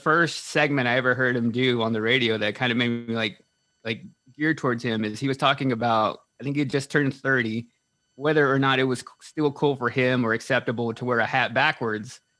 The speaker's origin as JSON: {"language": "English", "region": "Texas", "country": "United States", "tie": "born or raised there", "said": "When I was growing up in Texas, like, immediately from when I was like a teenager, I wanted to be a punk rock guitar player in a band."}